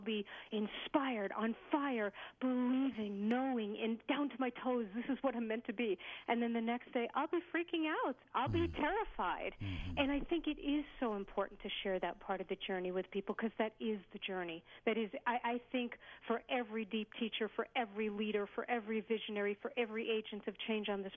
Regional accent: Brooklyn, New York, United States; But I grew up in Brooklyn, New York, and to Orthodox Jewish family

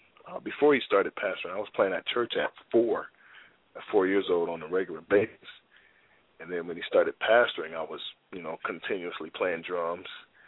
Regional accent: Cleveland, Ohio, United States; Well, I come from Cleveland, Ohio, born and raised, and I've learned how to play at church

